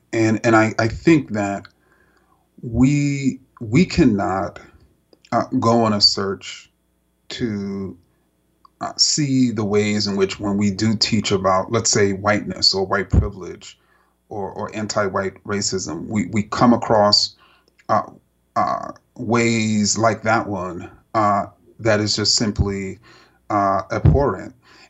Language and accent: English; Jamaica, Queens, New York, United States; I would celebrate, as I did growing up in Jamaica, Queens, Christmas. And Kwanzaa, you know, as an African American